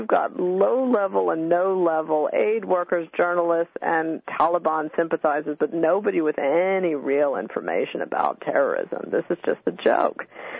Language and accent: English; United States; But as an American, I have to say